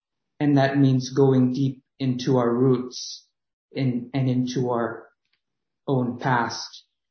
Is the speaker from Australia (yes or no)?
no; Philippines; it does speak to me as a Filipino when it comes to looking back at one's heritage and at one's past.